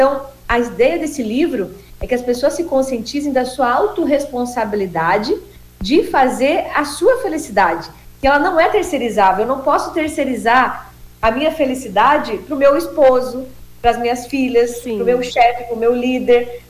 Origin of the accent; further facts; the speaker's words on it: Jaraguá do Sul, Santa Catarina, Brazil; É um nome bem alemão, viu, gente? Sou aqui de Jaraguá do Sul, Santa Catarina.